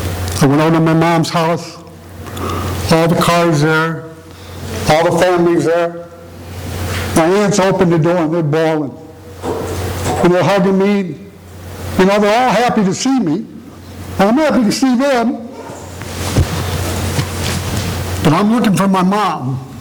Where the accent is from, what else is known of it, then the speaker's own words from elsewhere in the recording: Indiana, United States; I get off the plane, I get on the bus, drives me to my hometown in northern Indiana.